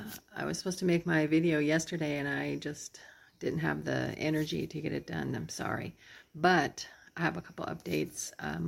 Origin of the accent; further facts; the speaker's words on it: New Mexico, United States; And I put the death sauce on there and it was not hot because I'm from New Mexico.